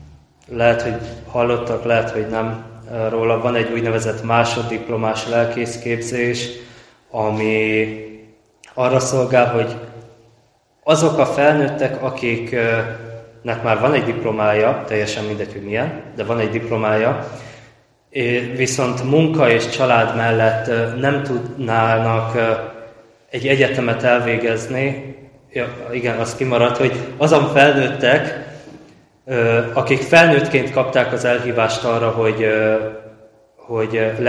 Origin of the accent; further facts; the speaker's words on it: Orosháza, Békés, Hungary; Én Békés megyéből származom, apai oldalról, Tóth Komlósról, ami egy magyarországi szlovák közösség, és anyai oldalról, meg Orosházáról.